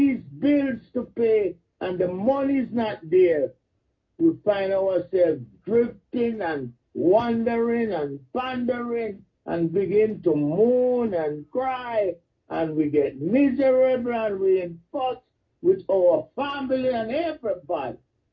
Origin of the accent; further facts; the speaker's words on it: Jamaica; I grew up in Jamaica country, and I usually go bush or field, whatever you call it, with my father.